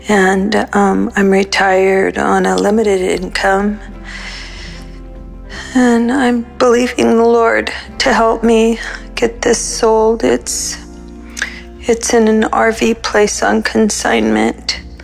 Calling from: Oregon, United States; I'm calling from Oregon

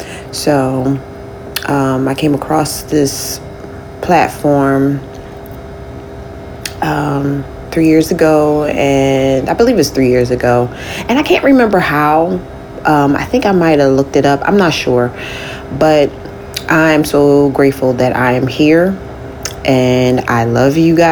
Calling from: Philadelphia, Pennsylvania, United States; I'm calling from Philadelphia.

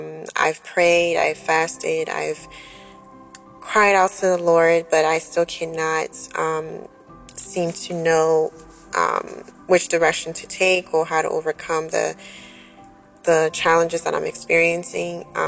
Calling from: Maryland, United States; I'm calling in from Maryland.

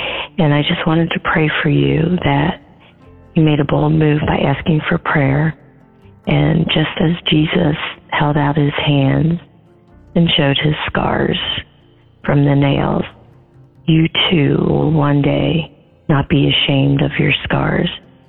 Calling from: Florida, United States; I'm calling from Florida.

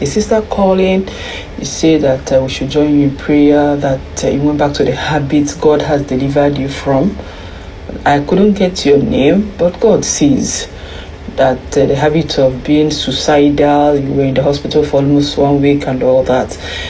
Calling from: France; I'm calling in from France

